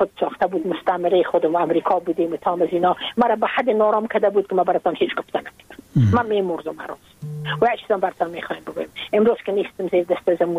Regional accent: Afghanistan; ما اگر افغان استم، ما مربوط افغانستان استم، من مربوط نیم سرزمین نازمین هستم

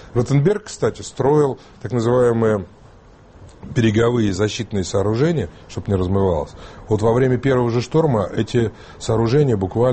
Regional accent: Sochi, Krasnodar Krai, Russia; я как уроженец Сочи вам говорю.

